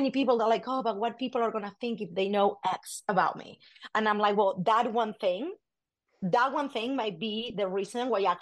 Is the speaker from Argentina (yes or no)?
yes; Argentina; English is a second language; now in Las Vegas, United States; I currently live in Las Vegas, but I'm originally from Argentina.